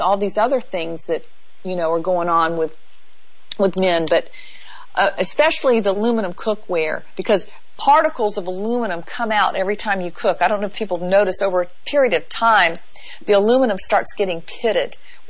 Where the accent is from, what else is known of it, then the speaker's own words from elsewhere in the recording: the South, United States; well, I'm from the South